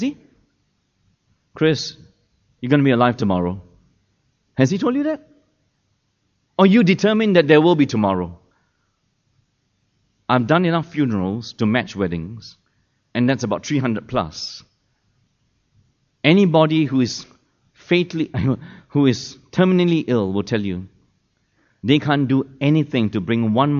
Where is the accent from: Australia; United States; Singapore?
Singapore; Whenever we go out, mainly as Singaporean Chinese families, what kind of outings do we go to?